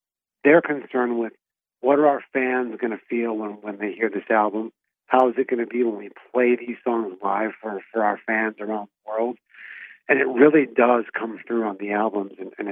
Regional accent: Milwaukee, Wisconsin, United States; now in Los Angeles, United States; I always related that I'm from Milwaukee, you know, because you get a bad rap with Boston people for living in Los Angeles, which is where I live, you know, and so I would always try and point them to the idea that I'm from Milwaukee

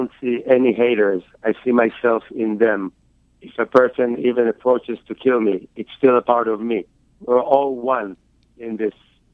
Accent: Israel; now in United States; I'm from Israel. I live in the States for about 12 years. I've been traveling the world a lot.

